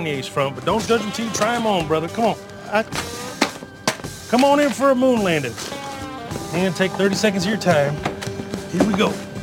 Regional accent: Texas, United States; I definitely identify as a Texan, Palestinian.

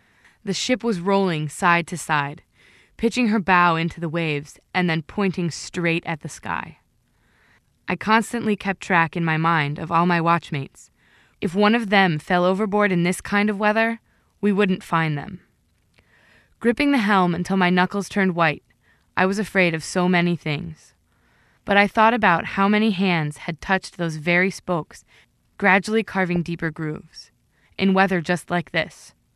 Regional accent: Urbana, Illinois, United States; I grew up in Urbana, Illinois, about as far from ships or the ocean as I could be.

